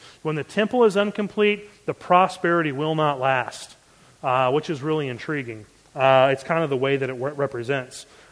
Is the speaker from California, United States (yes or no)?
no; Baltimore, Maryland, United States; because I grew up around Baltimore, in between Philly, Baltimore, and D.C., I got to play some really cool jazz joints.